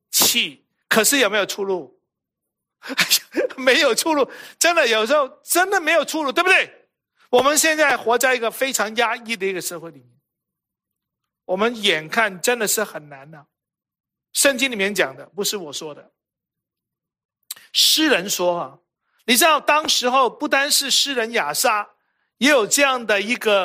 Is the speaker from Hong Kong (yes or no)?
yes; Hong Kong; Chinese is a second language; 其实我是从香港来，大家都知道，你听我的国语就晓得了。